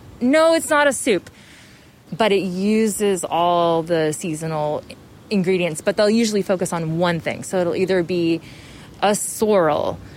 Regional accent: United States; I'm American, Hungarian, I haven't really known very many Hungarians growing up, but it's the only ethnicity that I feel I can grab onto.

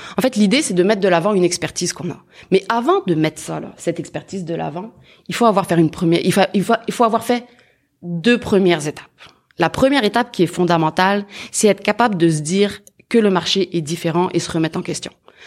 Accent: France; qu'en tant que Français, on a beaucoup d'évidence.

